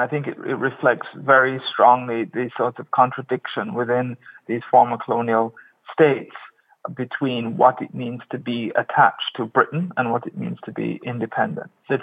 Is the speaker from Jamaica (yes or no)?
yes; Jamaica; the life I had in Jamaica as a Jamaican.